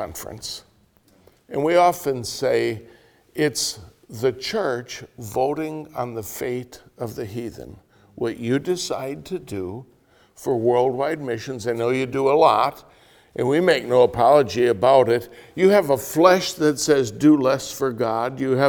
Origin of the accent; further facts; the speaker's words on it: Oshkosh, Wisconsin, United States; I am from Oshkosh, Wisconsin, Wildwood Baptist Church